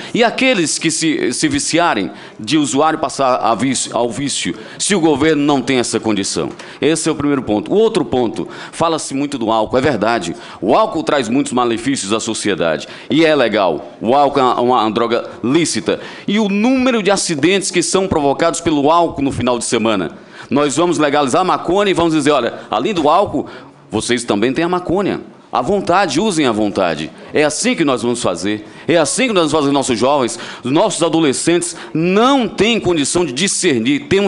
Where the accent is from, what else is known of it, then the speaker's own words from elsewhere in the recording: Fortaleza, Ceará, Brazil; Eu sou de Fortaleza